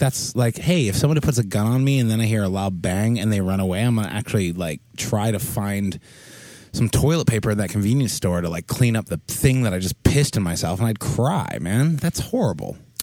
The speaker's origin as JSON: {"language": "English", "region": "Delaware", "country": "United States", "tie": "born there", "said": "And the last story, taking place in my home state of birth, Delaware."}